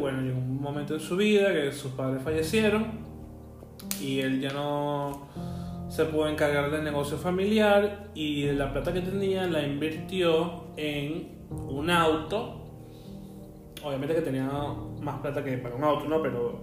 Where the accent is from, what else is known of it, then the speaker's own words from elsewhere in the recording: Venezuela; en ese entonces yo tenía 18 años, o sea, vengo de Venezuela.